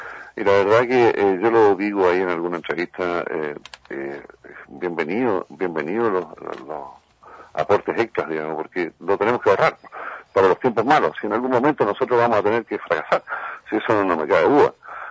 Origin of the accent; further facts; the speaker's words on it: Magallanes, Chile; más quiero a Magallanes, más quiero a mi tierra